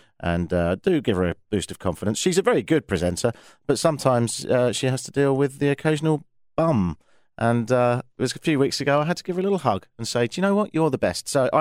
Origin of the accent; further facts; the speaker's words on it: United Kingdom; I'm British.